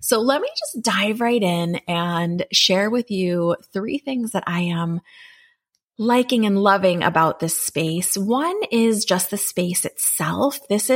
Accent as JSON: {"language": "English", "town": "Boston", "region": "Massachusetts", "country": "United States", "tie": "born or raised there", "said": "I'm from Boston and I grew up in the city and I grew up around ambient noises."}